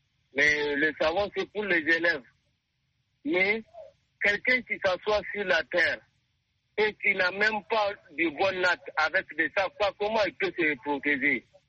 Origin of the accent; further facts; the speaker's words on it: Tanda, Dosso, Niger; je suis Nigérien, je vis à Tanda, je suis Tandalais, dans le département de Gaya, région de Dosso, Niger.